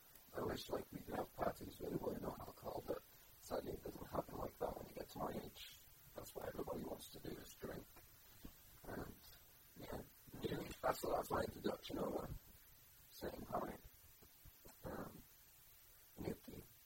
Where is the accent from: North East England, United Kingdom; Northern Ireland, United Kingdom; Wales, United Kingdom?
Wales, United Kingdom; Barry; I'm from Barry, which is in the south of Wales, and it's crap, and it's boring.